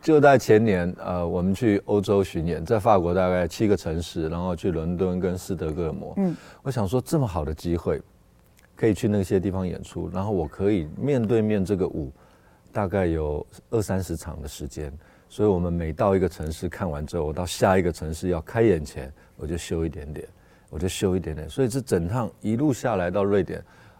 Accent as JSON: {"language": "Chinese", "town": "Wanhua", "region": "Taipei", "country": "Taiwan", "tie": "born or raised there", "said": "对，它都有一个这样的一个比较低层的人生活的形态。那我从小就在那个地方长大"}